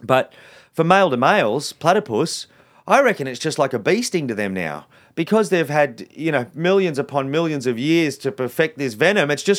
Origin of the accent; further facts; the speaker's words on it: Sydney, New South Wales, Australia; I grew up in Western Sydney, you know, 40 kilometres from where we are right now in Greystanes. And so you wouldn't exactly say I grew up in the wildest place.